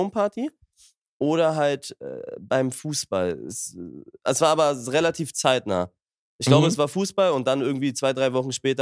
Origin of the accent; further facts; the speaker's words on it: Berlin, Germany; auch als Kind damals und bin halt Berliner.